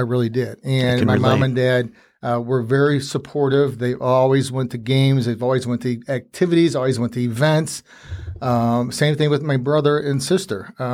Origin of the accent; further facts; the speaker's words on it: Bourbonnais, Illinois, United States; I grew up in Bradley Bourbonnais, actually in Bourbonnais. Went to the Bourbonnais schools.